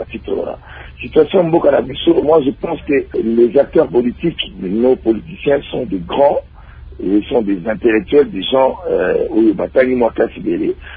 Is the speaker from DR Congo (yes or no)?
yes; DR Congo; Bon, mais je suis un Congolais.